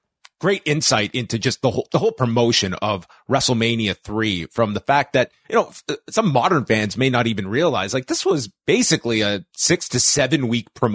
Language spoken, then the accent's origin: English; Canada; Speaking as a Canadian